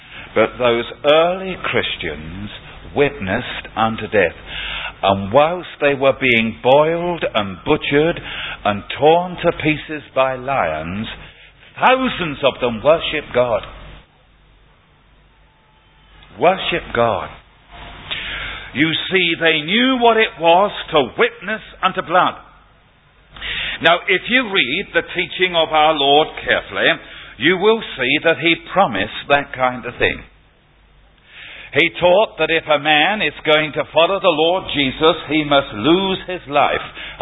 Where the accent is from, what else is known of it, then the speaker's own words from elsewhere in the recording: London, United Kingdom; accent: Cockney; I didn't like that because I'm a Cockney.